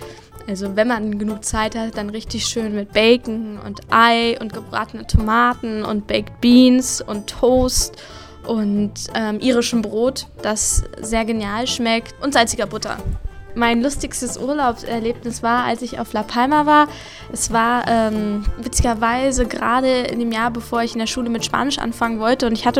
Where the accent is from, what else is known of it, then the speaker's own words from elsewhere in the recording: Hanover, Lower Saxony, Germany; ja, ich komme aus Hannover übrigens und ich habe sie ganz gut verstanden.